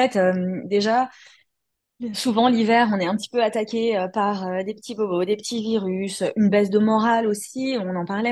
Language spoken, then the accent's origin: French; Paris, Île-de-France, France; moved away as an adult; je suis parisienne à l'origine, donc je vis loin de l'océan. J'ai grandi, j'ai étudié à Paris, donc une vraie parisienne.